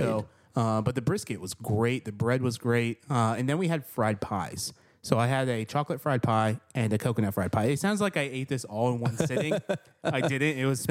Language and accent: English; New York, United States; So I would have pizza and wings, of course, because I'm from New York.